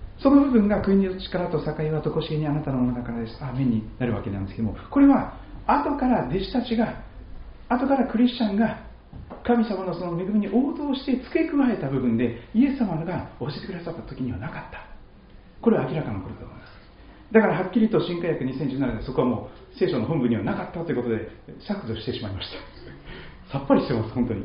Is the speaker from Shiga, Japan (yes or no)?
no; Kochi, Japan; 私は四国の高知県で生まれ育ちましたから、高知市内には鏡川というですね、本当に素敵な川が流れているわけです。